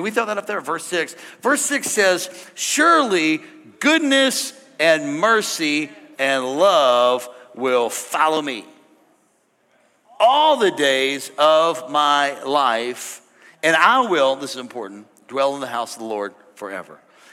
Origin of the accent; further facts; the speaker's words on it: St. Louis, Missouri, United States; I grew up in South St. Louis. Florida doesn't know about this, but we lived in a real rough part of town, and we never worried about getting abducted.